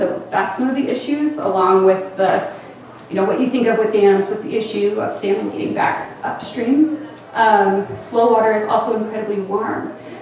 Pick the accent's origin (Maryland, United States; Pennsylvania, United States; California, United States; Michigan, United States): California, United States; Sacramento; Actually, in my hometown of Sacramento, there are salmon in that river